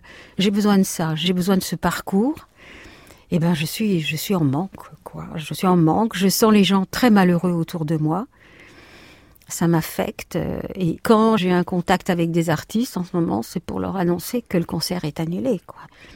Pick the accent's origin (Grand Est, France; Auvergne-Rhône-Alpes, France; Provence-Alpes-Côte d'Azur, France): Auvergne-Rhône-Alpes, France; Aurillac; born there; Je suis née en 1943 à Aurillac dans le Cantal